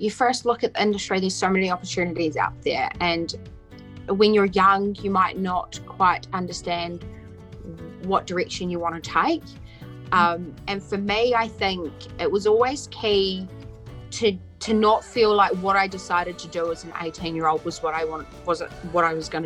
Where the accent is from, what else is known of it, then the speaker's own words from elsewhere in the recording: Southland, New Zealand; Yeah, so I was born and raised down in Southland.